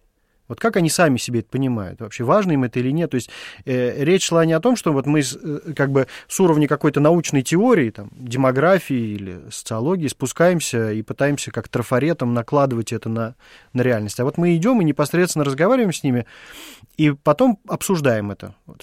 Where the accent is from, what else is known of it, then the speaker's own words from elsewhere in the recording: Moscow, Russia; потому что я сам из Москворечья